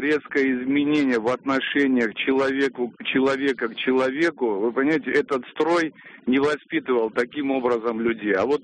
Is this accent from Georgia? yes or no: yes; Tbilisi, Georgia; now in Saint Petersburg, Russia; Вырос в Грузии, в Тбилиси.